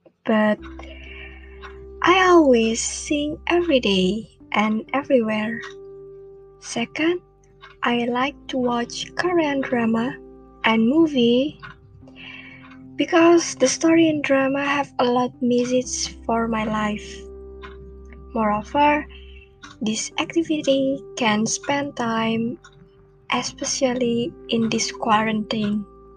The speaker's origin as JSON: {"language": "English", "town": "Yogyakarta", "region": "Special Region of Yogyakarta", "country": "Indonesia", "second_language": "English", "said": "I come from Yogyakarta. Now I am studying in University of Famicom Yogyakarta on second semester"}